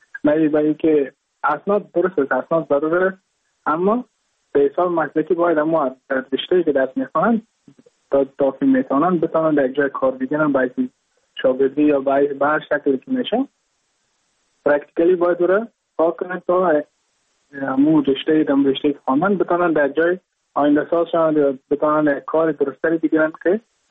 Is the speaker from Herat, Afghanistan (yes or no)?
no; Mazar-i-Sharif, Balkh, Afghanistan; moved away as an adult; now in Goa, India